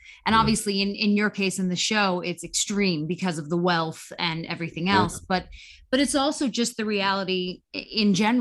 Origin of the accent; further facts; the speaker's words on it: Los Angeles, California, United States; I'll tell you the biggest difference growing up in Los Angeles, as I did. I'm one of three people from LA.